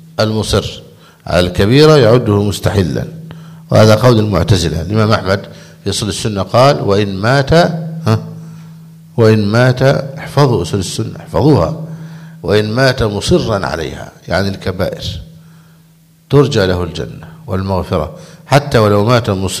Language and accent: Arabic; Egypt